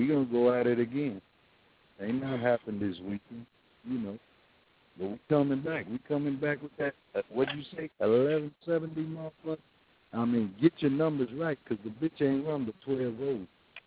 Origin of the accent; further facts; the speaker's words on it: Chicago, Illinois, United States; Truth be told, you know I'm from Chicago. I love Chicago to death.